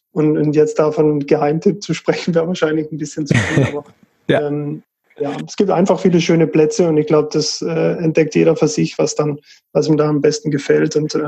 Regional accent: Titisee, Baden-Württemberg, Germany; Also ich bin in Titisee aufgewachsen. Das ist so mittendrin im Hochschwarzwald.

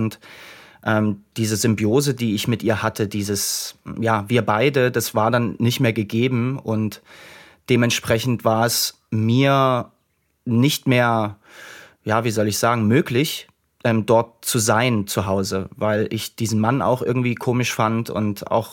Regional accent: Saxony, Germany; da wo ich herkomme, ich bin in dem Raum Dresden groß geworden.

